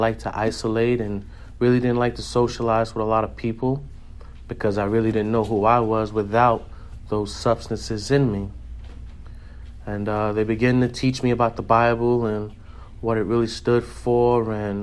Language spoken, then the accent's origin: English; New York City, New York, United States; So, I was raised in New York City, pretty much spoiled as a child, had everything I wanted